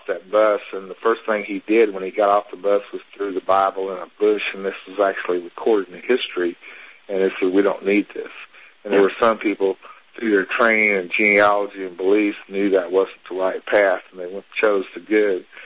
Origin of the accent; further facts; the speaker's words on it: Texas, United States; I'm from Texas.